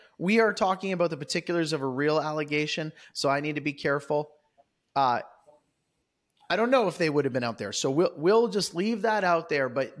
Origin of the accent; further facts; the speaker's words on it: Ontario, Canada; moved away as an adult; now in Kentucky, United States; I said, oh, well, I'm from Ontario. We just moved down here. We're down here while my son's in school.